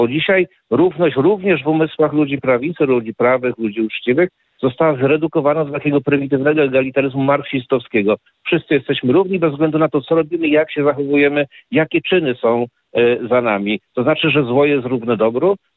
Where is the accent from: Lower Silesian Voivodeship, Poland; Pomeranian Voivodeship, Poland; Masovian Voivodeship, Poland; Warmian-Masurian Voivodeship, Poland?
Lower Silesian Voivodeship, Poland; born there; bo urodziłem się w diecezji wrocławskiej